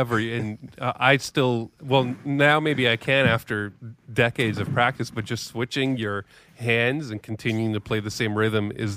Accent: Canada; most Canadians in major cities are chameleons, are American chameleons, basically, and you can't tell from our accent or from the content we make that we're actually up in Canada.

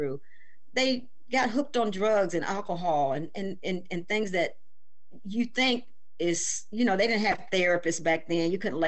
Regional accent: Dayton, Ohio, United States; I just went there to see her because I'm from Dayton, so I ended up going to Dayton and listening to music.

